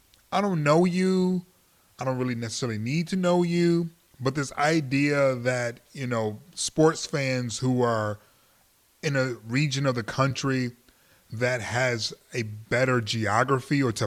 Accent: Detroit, Michigan, United States; I'm from Detroit. I spent a lot of my life being jelly by this dynamic.

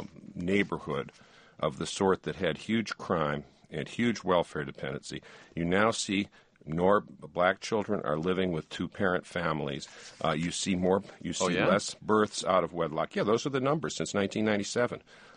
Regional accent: Detroit, Michigan, United States; I'm from Detroit, and I saw what happened in Detroit, and I saw that kind of compassion produced horrible neighborhoods, that produced horrible life for people.

